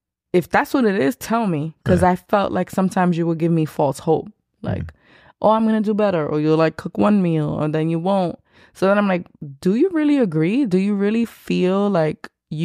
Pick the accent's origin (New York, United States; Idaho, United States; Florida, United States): New York, United States; Bronx; I'm from New York. There's like a million Dominican restaurants, and like people know I'm Dominican and expect a certain type of food, and that could be intimidating because it's like I'm from the Bronx, and like my mom cooked a lot